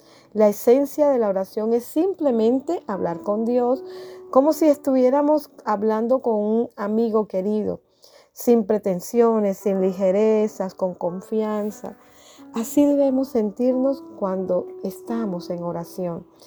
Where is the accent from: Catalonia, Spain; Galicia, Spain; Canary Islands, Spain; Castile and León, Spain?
Castile and León, Spain; Ávila; de Ávila.